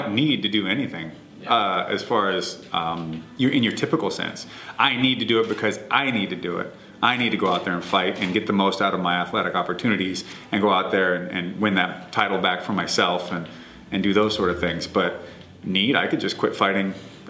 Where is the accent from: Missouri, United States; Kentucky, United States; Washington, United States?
Washington, United States; Seattle; I am from Seattle.